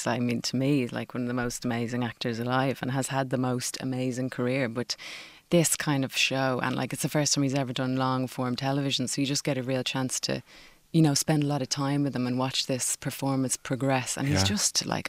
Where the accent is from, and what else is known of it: Munster, Ireland; accent: Waterford/Canadian; also born or lived in Canada